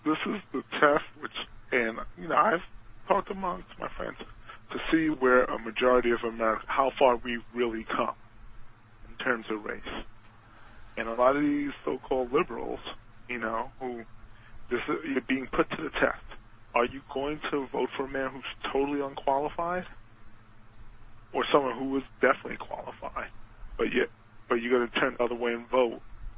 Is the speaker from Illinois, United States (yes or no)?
no; New York, United States; Or because I'm from New York or I'm an immigrant. I come from an immigrant background, you know.